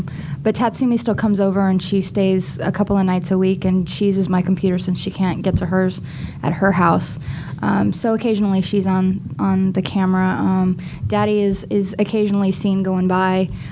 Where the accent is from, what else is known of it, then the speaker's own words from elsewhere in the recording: Kansas, United States; moved away; I'm from Kansas, and I don't live there anymore, and my dad just, he misses me a lot.